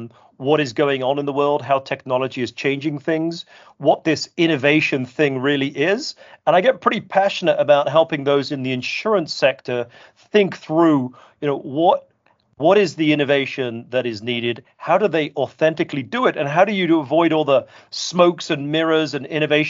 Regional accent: United Kingdom; as you've worked out, I am indeed British.

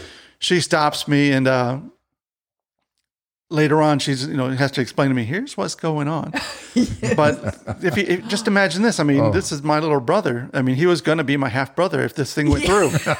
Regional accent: Detroit, Michigan, United States; We grew up in Southwest Detroit

